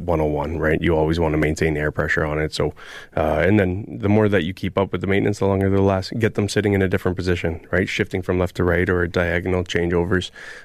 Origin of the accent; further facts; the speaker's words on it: Caledon, Ontario, Canada; I'm about an hour north, so born and raised in Caledon. Plenty of farmland out there.